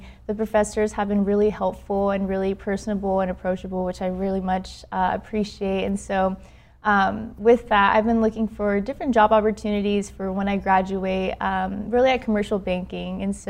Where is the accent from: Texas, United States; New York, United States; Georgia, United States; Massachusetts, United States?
Texas, United States; Houston; I'm from Houston, Texas, born and raised.